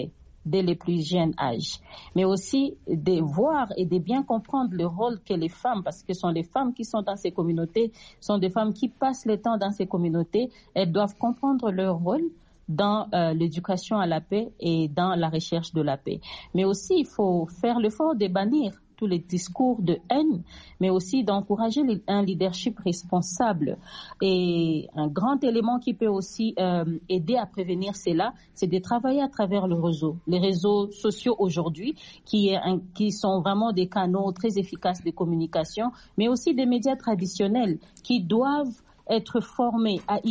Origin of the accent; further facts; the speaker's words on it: DR Congo; Nous, je suis de la RDC, bien sûr, on peut le remarquer.